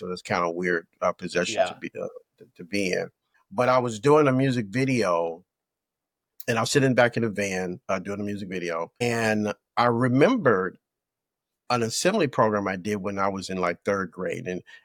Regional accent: Chicago, Illinois, United States; I'm originally from Chicago, so I was in Chicago.

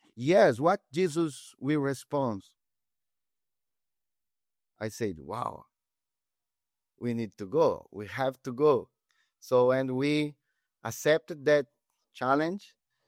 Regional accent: Brazil; English is a second language; also born or lived in Peru; But I was an elder from Brazil.

